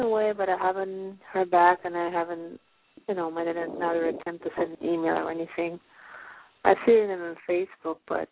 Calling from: Pennsylvania, United States; I'm calling from Pennsylvania.

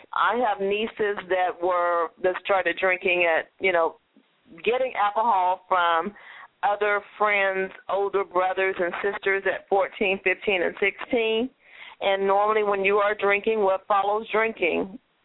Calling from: Houston, Texas, United States; I'm calling from Houston

